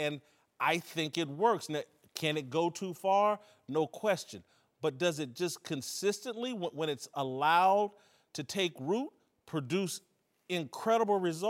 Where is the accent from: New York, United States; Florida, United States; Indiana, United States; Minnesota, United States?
Indiana, United States; I grew up in Indiana, I got mixed feelings about Bobby Knight.